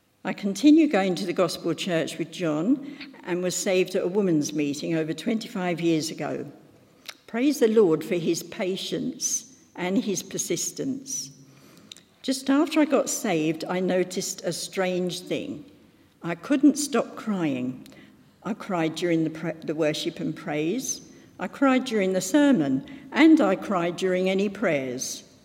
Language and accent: English; Croydon, London, United Kingdom; I was brought up in Croydon, Surrey, just like Ruthie over here, living with my sister, my beautiful Irish Roman Catholic mother, and my non-church-going Belgian father.